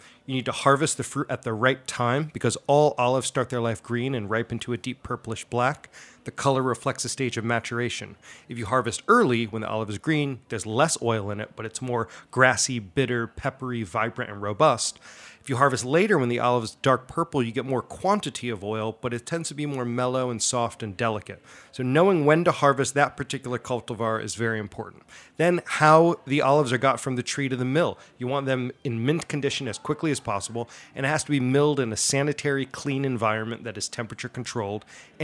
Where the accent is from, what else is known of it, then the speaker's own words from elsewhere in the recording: New York City area, United States; now in Allendale, United States; I'm a resident of Allendale, New Jersey. I grew up just outside New York City my whole life, and there was no olive oil growing up.